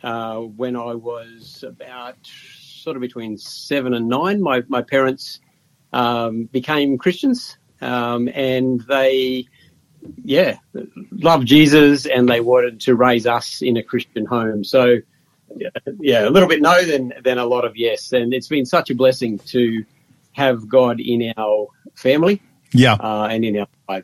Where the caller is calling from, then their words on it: Bangalow, New South Wales, Australia; Well, I'm actually in a little town called Bangalow, which is in the north of New South Wales.